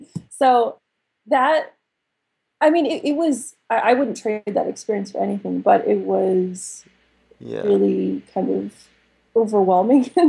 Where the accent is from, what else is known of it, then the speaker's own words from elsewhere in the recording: St. Louis, Missouri, United States; I grew up in St. Louis.